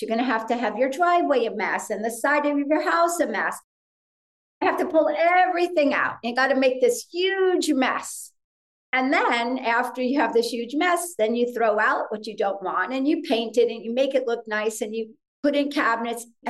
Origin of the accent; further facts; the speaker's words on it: Teaneck, New Jersey, United States; born there; Yeah, Teaneck. I was born in Holy Name Hospital.